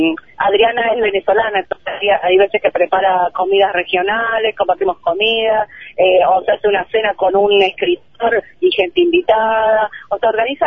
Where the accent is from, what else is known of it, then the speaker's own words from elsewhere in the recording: Argentina; es una antología que se va a sacar en España, pero somos unos cuantos argentinos los que participamos